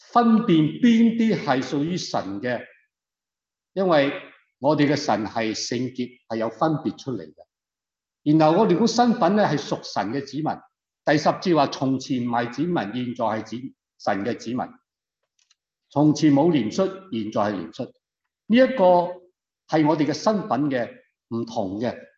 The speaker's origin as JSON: {"language": "Chinese", "country": "Canada", "said": "不是美国土生土长，我是加拿大人，我两个国籍的，有美国有加拿大，但中国不要我了"}